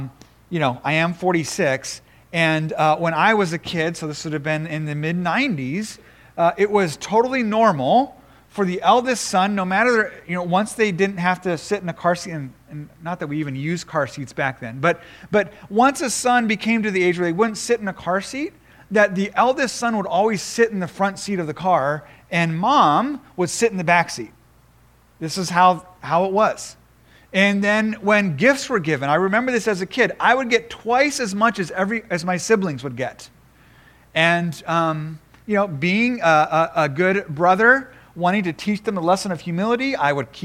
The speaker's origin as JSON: {"language": "English", "country": "Japan", "tie": "born or raised there", "said": "I grew up in Japan as parents are missionaries"}